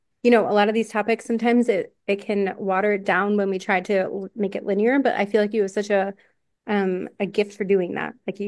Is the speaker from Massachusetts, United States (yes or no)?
no; Philadelphia, Pennsylvania, United States; when I was living in my hometown in Philadelphia.